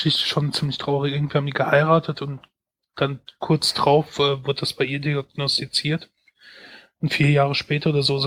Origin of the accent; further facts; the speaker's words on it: West Germany, Germany; Also ich bin ja im Westen aufgewachsen. Zumindest die Anfänge meiner Kindheit waren noch im Westen. Ich habe vielleicht 2 Kilometer entfernt gewohnt von der US-Niederlassung, also von der US-Kaserne.